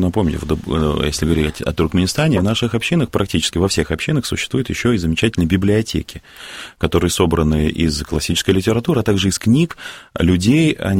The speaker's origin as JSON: {"language": "Russian", "country": "Russia", "said": "Все прекрасно понимают, что я приехал из России, и я не являюсь носителем туркменской культуры."}